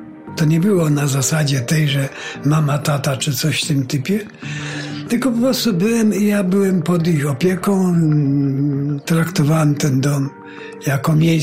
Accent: Poznań, Greater Poland Voivodeship, Poland; born there; zostawiła mnie w szpitalu. Siostra przełożona tego szpitala, bo to był szpital o szkoleniu położnych w Poznaniu

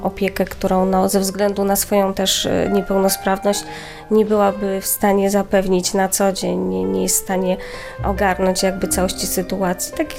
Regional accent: Subcarpathian Voivodeship, Poland; ja pochodzę z Podkarpacia, więc tam takie korzenie mocno też katolickie, wychowanie wśród sióstr, służebniczek

